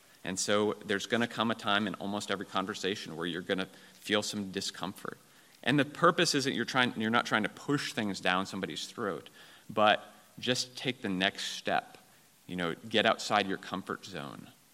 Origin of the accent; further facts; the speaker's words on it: Seattle, Washington, United States; he was actually also a Seattle transplant, because I'm from Seattle.